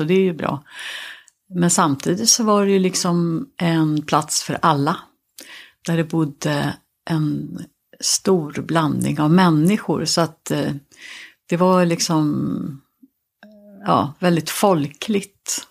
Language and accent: Swedish; Stockholm, Stockholm County, Sweden; Jag växte upp på Söder. Vi befinner oss ju på Söder nu med, men jag har bara lämnat Söder en gång rent fysiskt som boendeplats. Men jag är född på Gotlandsgatan.